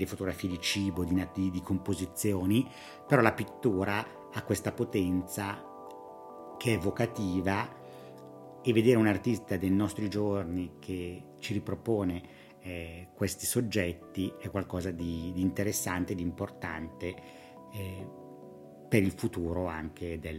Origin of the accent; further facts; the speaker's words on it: Lecco, Lombardy, Italy; Il mio nome è un nome di origine indiana perché sono stato adottato all'età di 10 mesi da una famiglia lecchese, quindi sono sempre vissuto a Lecco.